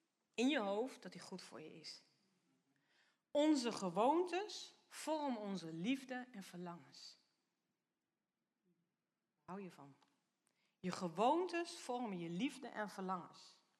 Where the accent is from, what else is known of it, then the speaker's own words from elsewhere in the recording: Netherlands; Wij als Nederlanders weten wie we zijn. Zo'n klein landje op de aardbol.